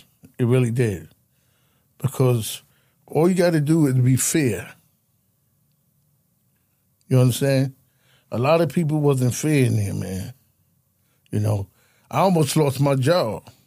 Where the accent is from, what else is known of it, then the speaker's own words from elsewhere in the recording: Brooklyn, New York, United States; I grew up in Brownsville, in Brooklyn.